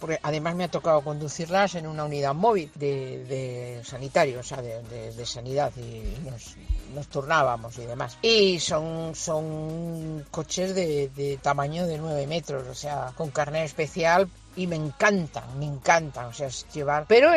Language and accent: Spanish; Madrid, Community of Madrid, Spain; de Madrid.